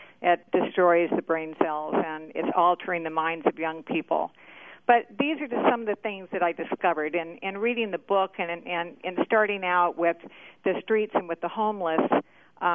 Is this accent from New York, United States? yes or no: no; Omaha, Nebraska, United States; I'm originally Omaha, Nebraska.